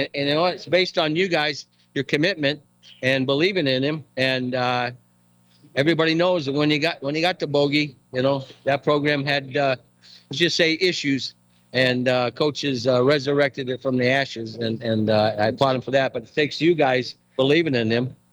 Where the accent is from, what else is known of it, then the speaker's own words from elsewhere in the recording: Iowa, United States; I'm from Iowa, so I don't say anything about the Florida team.